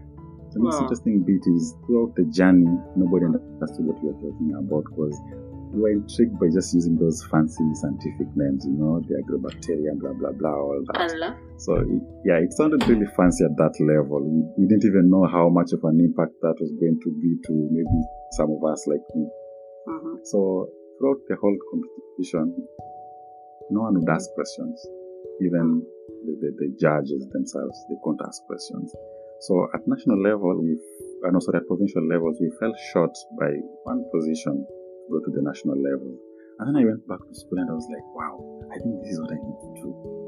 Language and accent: English; Magoro, Kenya; born and bred in Udani constituency, in a village called Magoro. So, I grew up as a typical Kenyan child in a local primary school, middle high school.